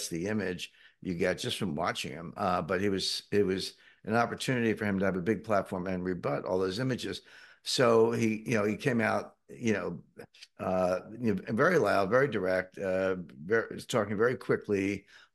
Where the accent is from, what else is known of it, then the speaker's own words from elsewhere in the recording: Cape May, New Jersey, United States; I mean, I grew up in Cape May, lived, I graduated from high school there, lived there many times. My family still lives there.